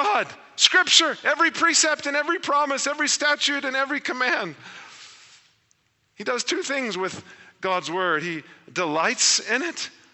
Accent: Texas, United States; when I was a teenager and Pastor Ron at Katy Bible Church, where I grew up near Houston, said, I was told when I was 7

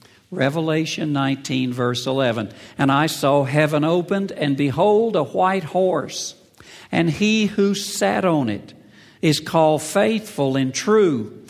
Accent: United States; I come from America.

